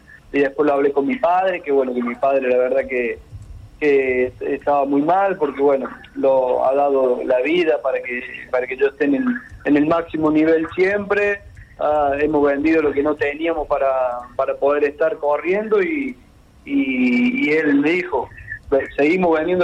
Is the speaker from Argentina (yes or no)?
yes; Argentina; soy el único argentino en sumar puntos en la categoría 600